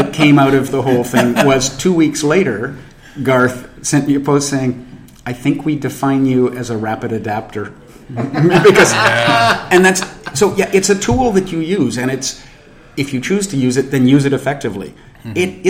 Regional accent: Victoria, British Columbia, Canada; I'm from Victoria. I happen to be here.

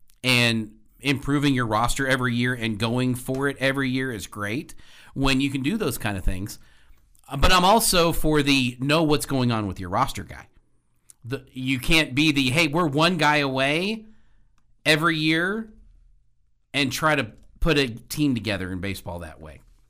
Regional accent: Houston, Texas, United States; I mean, I know I'm from Houston. I'm not an Astros fan necessarily.

